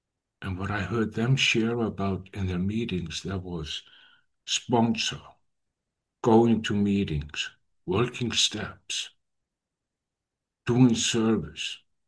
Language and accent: English; Iceland; moved away as an adult; now in Denmark; In 2011, I think it was, I moved from Iceland, my home country, to Denmark on a geographical escape